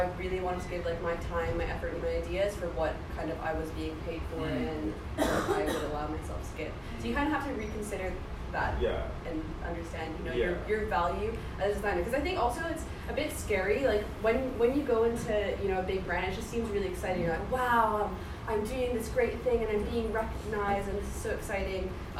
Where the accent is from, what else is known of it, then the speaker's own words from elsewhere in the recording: Canada; So I'm from Canada. When I finished high school, I was like, oh yeah, I want to do some creative stuff.